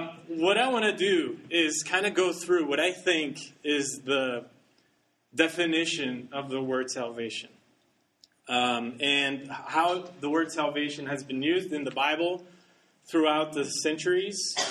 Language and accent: English; Brazil; now in United States; I grew up actually in Brazil. I'm not from here. My parents are from there, and we were born there. And I came here to Union, just to college, and stayed ever since, never left.